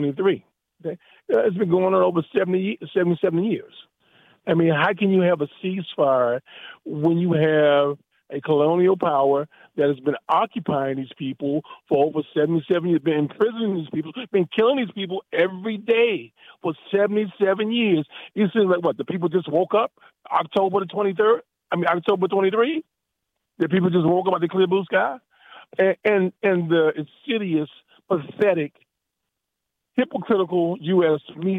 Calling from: Fort Washington, Maryland, United States; Hey, Galvin. … from Fort Washington, Maryland.

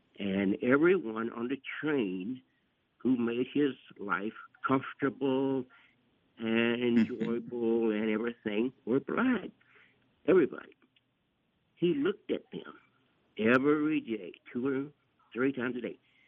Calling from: Fort Washington, Maryland, United States; I'm calling from Fort Washington, Maryland.

